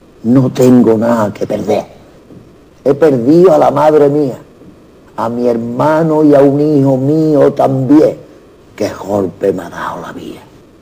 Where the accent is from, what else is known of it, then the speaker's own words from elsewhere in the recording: Huelva, Andalusia, Spain; also born or lived in Madrid / New York; Yo me puedo estar en Nueva York, en Madrid, que me llevo 25 años, que tengo 2 hijos madrileños, y yo soy de aquí, soy andaluz.